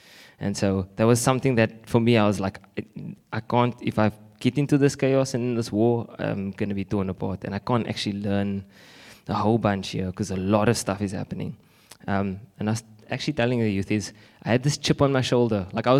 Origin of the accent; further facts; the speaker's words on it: Blackheath, Western Cape, South Africa; We grew up in Blackheath. For those that don't know where Blackheath is, it's 30 minutes away.